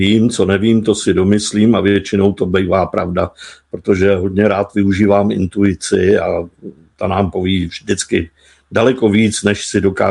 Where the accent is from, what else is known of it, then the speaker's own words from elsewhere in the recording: Chotěboř, Vysočina Region, Czechia; also born or lived in Litomyšl; Takže já jsem litomyšlský rodák, ale od malička jsem chotěbořský.